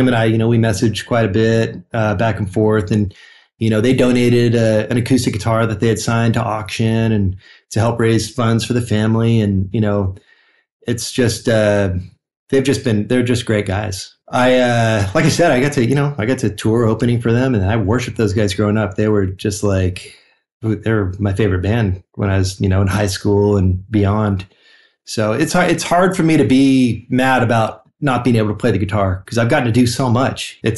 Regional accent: Orange County, California, United States; I grew up in Orange County, you know.

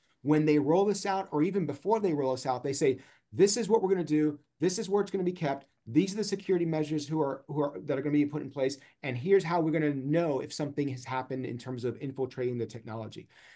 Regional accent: Miami, Florida, United States; Here in my hometown, Miami, Miami Beach use it during spring break.

